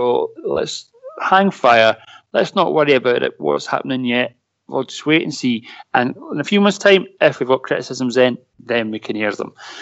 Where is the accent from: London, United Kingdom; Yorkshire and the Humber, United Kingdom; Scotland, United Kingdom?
Scotland, United Kingdom; accent: Scottish; And yes, I'm getting to say Skrull again with my Scottish accent.